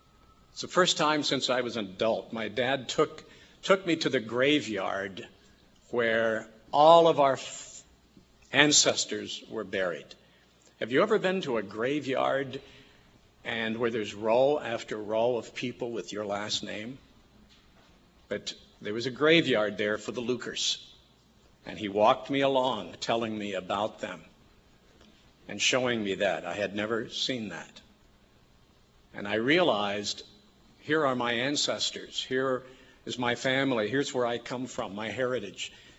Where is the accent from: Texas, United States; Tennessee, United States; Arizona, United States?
Tennessee, United States; Union City; a boy growing up in Tennessee? That's northwestern Tennessee, 100 miles north of Memphis, a little town called Union City.